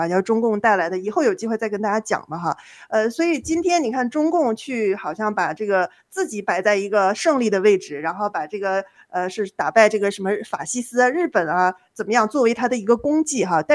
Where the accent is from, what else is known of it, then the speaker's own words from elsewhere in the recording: Northeast China, China; 方威你知道我是东北人